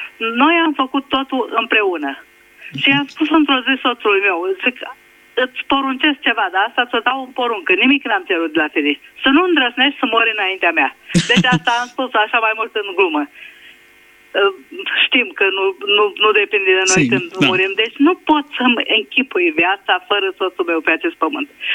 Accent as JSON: {"language": "Romanian", "town": "Bacău", "region": "Bacău County", "country": "Romania", "said": "M-am născut în Moldova, în Bacău. Sau lângă Bacău, pe lângă Podișa."}